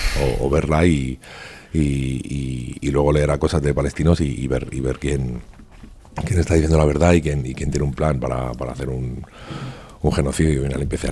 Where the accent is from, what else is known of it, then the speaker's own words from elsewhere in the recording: Madrid, Community of Madrid, Spain; Claro, yo soy madrileño